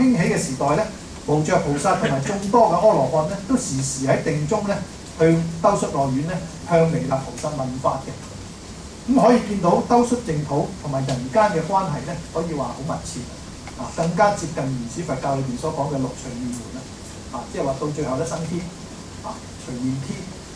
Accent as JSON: {"language": "Cantonese", "country": "China", "said": "我哋中國人咧而家少用咗"}